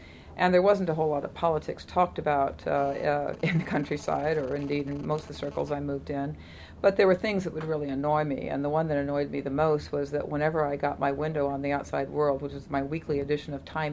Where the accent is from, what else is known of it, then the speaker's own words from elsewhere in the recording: Southwest, United States; as a young woman, as an American who'd grown up in the southwestern United States, was just adjusting to the change of the seasons